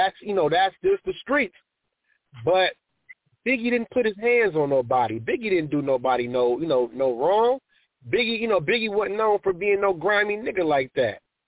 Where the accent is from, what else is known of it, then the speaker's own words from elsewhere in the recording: Ohio, United States; I'm from Ohio, but my mother's from the East Coast.